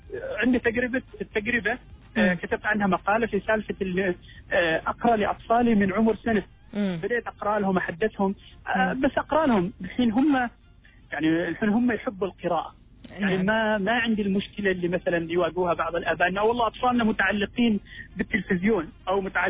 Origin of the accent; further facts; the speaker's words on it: Oman; بعض الأمهات عندنا في عمان مثلا